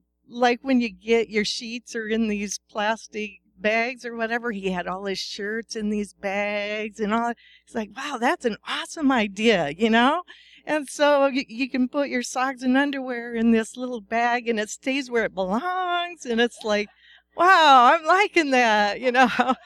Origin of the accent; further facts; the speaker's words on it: United States; she knows we're from America, and so she's trying to be nice.